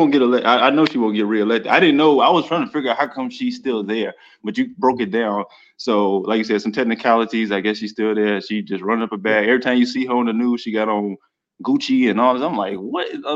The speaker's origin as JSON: {"language": "English", "town": "Dalton", "region": "Georgia", "country": "United States", "tie": "born or raised there", "said": "I grew up in that area, in that city. I grew up in Dalton. I lived there for over 30 years, so I knew her."}